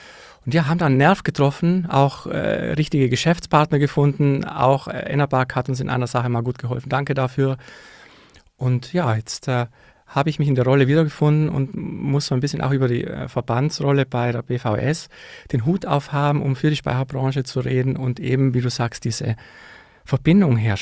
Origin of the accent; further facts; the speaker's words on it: Trentino-Alto Adige, Italy; moved away as an adult; now in Munich, Germany; Ja, erst einmal komme ich aus Südtirol. Ich bin ja Zurgroßter, auf Gott bayerisch, und habe aber in München mein Zuhause, meine Familie gefunden